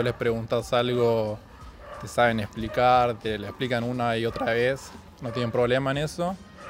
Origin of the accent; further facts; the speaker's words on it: Bernal, Buenos Aires Province, Argentina; tengo 22 años, soy de Quilmes, de Bernal